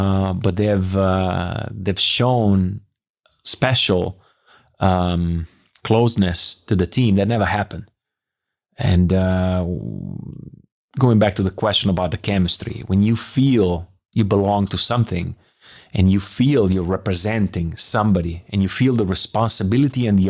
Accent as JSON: {"language": "English", "town": "Bologna", "region": "Emilia-Romagna", "country": "Italy", "said": "he's from Milan and I'm from Bologna"}